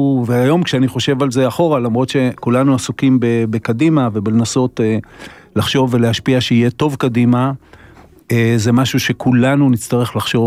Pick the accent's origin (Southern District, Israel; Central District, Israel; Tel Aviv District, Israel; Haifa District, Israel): Haifa District, Israel; Kiryat Bialik; אני גדלתי בקריית ביאליק, שהיה יישוב של הרבה מאוד יוצאי גרמניה